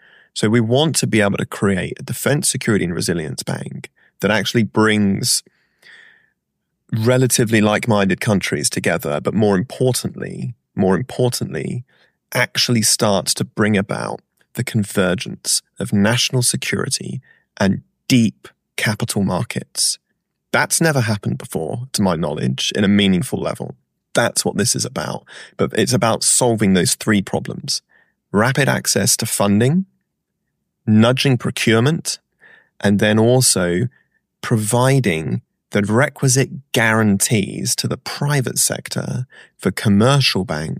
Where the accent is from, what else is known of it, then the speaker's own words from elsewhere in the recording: United Kingdom; also born or lived in Ireland; and I consider myself a European, being both British and Irish